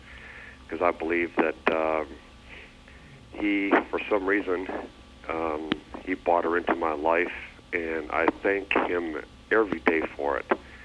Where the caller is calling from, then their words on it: Detroit, Michigan, United States; I'm calling from Detroit, Michigan.